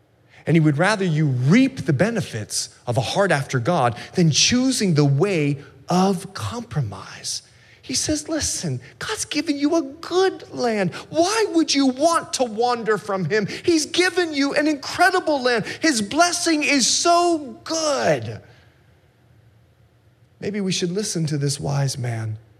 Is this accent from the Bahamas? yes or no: yes; Bahamas; I'm from the Bahamas, and I like to fish, and we like to troll, and we like to troll for mahi and tuna.